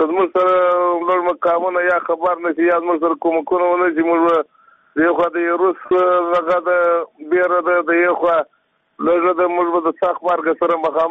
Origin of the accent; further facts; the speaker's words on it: Badghis, Afghanistan; now in Herat, Afghanistan; د بادغیس ولایت یم، وسیلاله په هرات کښې یم. دا دوه کاله کېږي د کورخ په ولسوالۍ کښې یم.